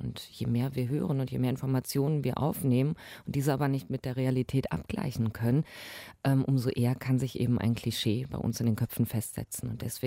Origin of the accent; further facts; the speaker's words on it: Hamm, North Rhine-Westphalia, Germany; born there; Ich bin in Hamm geboren. Meine Eltern haben ein bisschen mit polnischem Akzent gesprochen, ja, aber ich ja nicht.